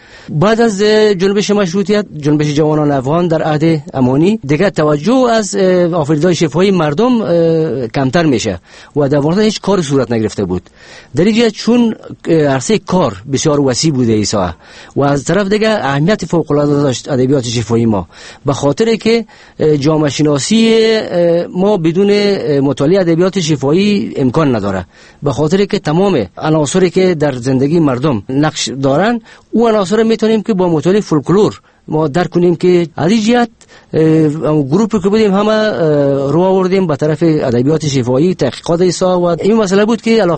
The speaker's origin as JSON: {"language": "Persian", "region": "Kabul", "country": "Afghanistan", "tie": "born there", "said": "در سال 1329 در شهر کابل به دنیا آمدیم."}